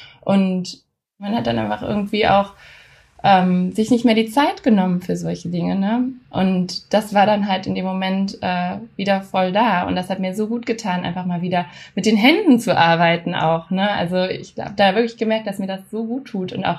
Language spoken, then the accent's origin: German; Germany; born or raised there